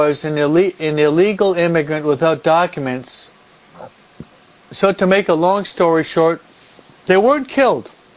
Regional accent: New York, United States; also born or lived in New Jersey; I lived in the East Coast. I was brought up on the East Coast, New York and New Jersey, and where you have snowfalls at this time.

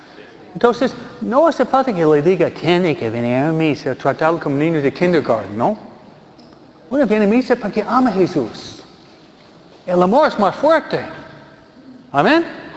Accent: New York, United States; tengo más de 60 años. ¿Okay? Una vez. Porque yo vengo de New York.

